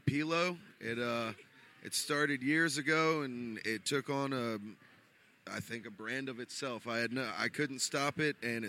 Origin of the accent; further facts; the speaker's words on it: St. Petersburg, Florida, United States; I'm born and raised in St. Petersburg, Florida. My family's been here since the early 1900s.